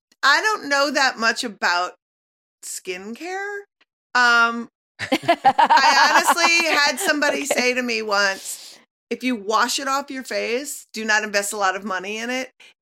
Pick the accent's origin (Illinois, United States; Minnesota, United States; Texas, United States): Minnesota, United States; growing up in Minnesota, like we had like a lot of environmental stuff on our books and in our world for a long time.